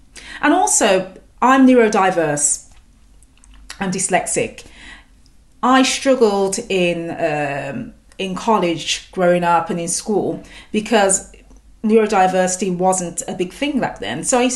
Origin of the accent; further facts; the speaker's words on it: Birmingham, West Midlands, United Kingdom; I'm from Birmingham, I'm from the north, not from the city. I'm from like a little village on the outskirts of North Birmingham.